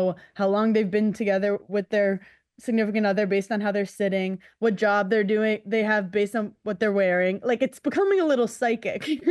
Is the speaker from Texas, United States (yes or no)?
no; New York City, New York, United States; And like, I'm 33 from New York City. I just got my driver's license last week.